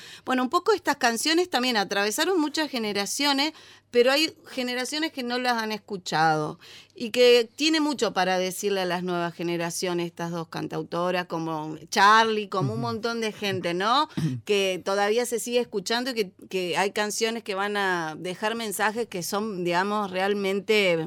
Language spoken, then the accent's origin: Spanish; Argentina